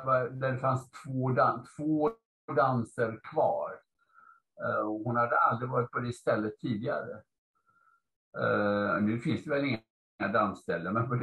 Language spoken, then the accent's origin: Swedish; Gothenburg, Västra Götaland County, Sweden; Jag är uppvuxen i Göteborg och det var det man hade på alla skolan och sånt, Dixieland och New Orleans.